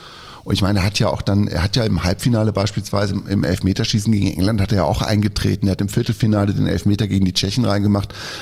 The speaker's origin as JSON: {"language": "German", "region": "Lower Saxony", "country": "Germany", "tie": "born or raised there", "said": "Der Günther Herrmann von Werder Bremen, ja, der ist in meiner Heimat, ist da aufgewachsen, im Schaumburger Land."}